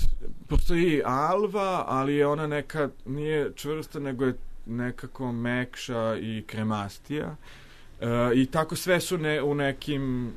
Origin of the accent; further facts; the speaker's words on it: Serbia; Tako sam stalno govorio, ja sam iz Srbije, to je istočna Evropa.